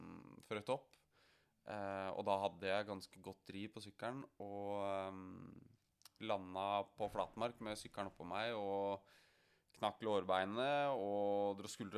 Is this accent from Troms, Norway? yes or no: no; Kløfta, Akershus, Norway; jeg født og oppvokst på Kløfta, så jeg ganske mye jord I nærheten